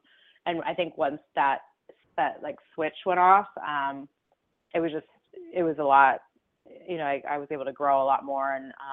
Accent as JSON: {"language": "English", "town": "Great Falls", "region": "Montana", "country": "United States", "tie": "born or raised there", "said": "my first job out of college was actually in my hometown in Great Falls, Montana."}